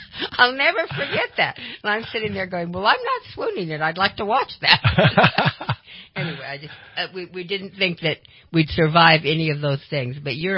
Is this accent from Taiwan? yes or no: no; Twin Falls, Idaho, United States; born there; I was born in Twin Falls, Idaho, and it was a mile and a half from where I lived to where the school, the Catholic school that I went